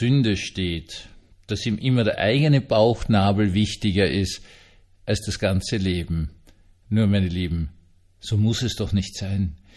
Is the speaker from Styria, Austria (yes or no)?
no; Vienna, Austria; Denn das weiß ich als Wiener